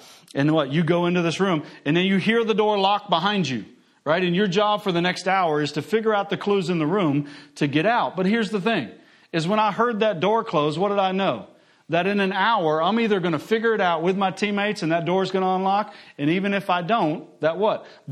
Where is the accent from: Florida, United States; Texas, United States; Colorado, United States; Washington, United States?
Florida, United States; Boca Raton; this little boy growing up in Boca Raton, Florida, this little blue-eyed, blonde-haired boy running around playing baseball